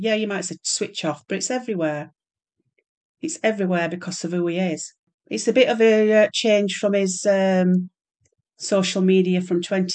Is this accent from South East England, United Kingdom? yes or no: no; Blackpool, North West England, United Kingdom; I grew up in Blackpool and was on the gay scene as a non-gay